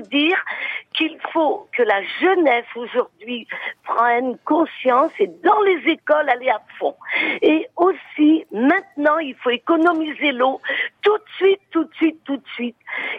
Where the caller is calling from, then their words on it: Guérande, Pays de la Loire, France; de Guérande, une fille de paludier de cultivateur. Et j'ai vraiment une âme écologiste.